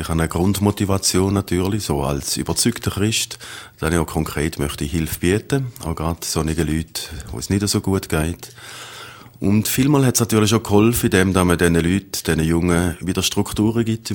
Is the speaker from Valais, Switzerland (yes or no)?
yes; Valais, Switzerland; born or raised there